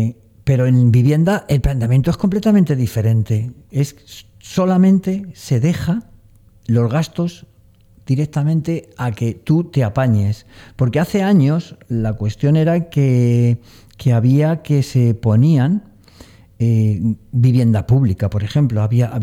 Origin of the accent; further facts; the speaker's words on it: Madrid, Community of Madrid, Spain; yo he vivido de chaval y de jovencito en Madrid